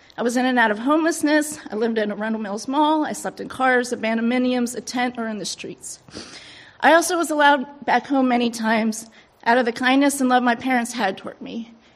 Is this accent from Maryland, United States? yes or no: yes; Columbia, Maryland, United States; born there; I was born in 1984 in Columbia, Maryland. I was born deaf in my left ear to a deaf mother, hard of hearing father, and an older sister.